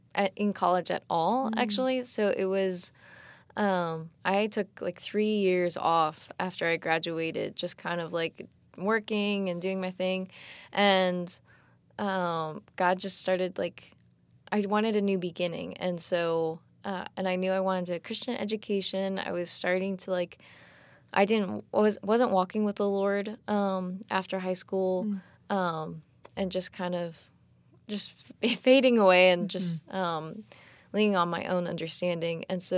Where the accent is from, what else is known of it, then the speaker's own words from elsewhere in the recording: Liberty Hill, Texas, United States; I'm from Liberty Hill, Texas. Okay. So I always say Austin, Texas, because most people know where that is.